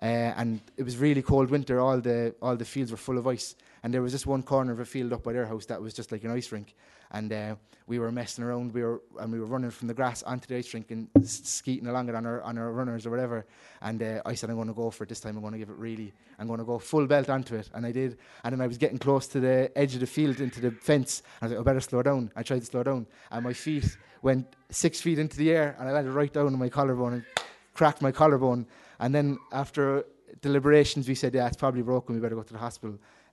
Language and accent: English; Ireland; We know we might not, as like people growing up in Ireland, where, I mean, the Ten Commandments, you might be hear of it, but it's not something that like really pushed in our country.